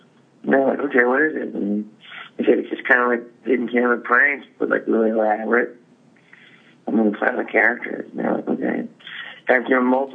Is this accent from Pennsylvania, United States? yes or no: yes; Philadelphia, Pennsylvania, United States; Oh, dude, it's my hometown.